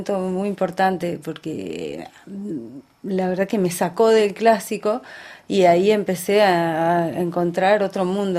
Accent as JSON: {"language": "Spanish", "region": "Jujuy", "country": "Argentina", "tie": "born or raised there", "also_born_or_lived": "Salta", "moved": "as an adult", "said": "yo nací en el norte... nací en Salta, luego me malcrié en Jujuy y cuando terminé en la escuela yo había hecho ballet y quería continuar con eso."}